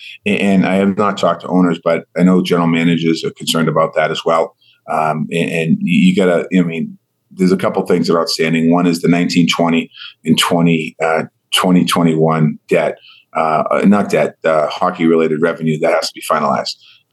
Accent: Boston, Massachusetts, United States; It's my hometown where I'm from.

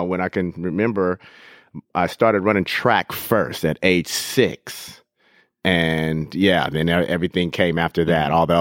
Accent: Rowland Heights, California, United States; From Roland Heights, California.

